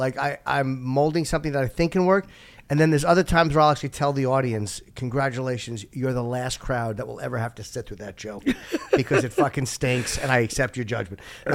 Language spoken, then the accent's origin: English; New Jersey, United States; I grew up about 45 minutes from here in New Jersey.